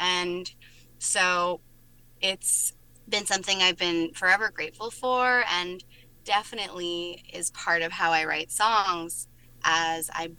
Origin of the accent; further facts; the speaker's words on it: Appalachia, United States; especially because I was from Appalachia and like that wasn't in the air where I came from.